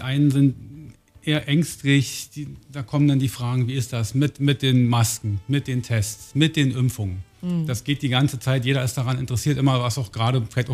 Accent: Luckau, Brandenburg, Germany; Ich bin ja gebürtiger Brandenburger, stamme aus Luckau, habe in Greifswald und dann an der Humboldt-Uni in Berlin studiert

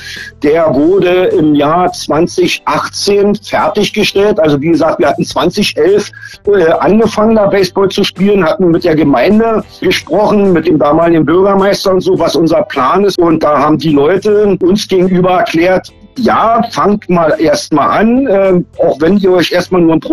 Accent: Berlin, Germany; Ich bin in West-Berlin groß geworden und hatte ziemlich viel Kontakt mit den amerikanischen GIs.

